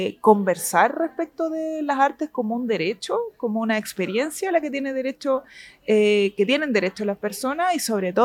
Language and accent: Spanish; Santiago, Santiago Metropolitan Region, Chile; Bueno, yo soy de Santiago, toda mi familia está allá